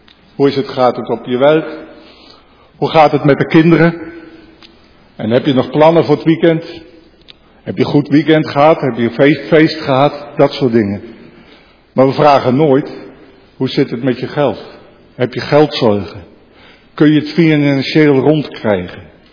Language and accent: Dutch; Creil-Espel, Flevoland, Netherlands; ik kom uit Krijl-Espel. Ik heb daar 40 jaar in de kerkenraad gezeten met diverse functies.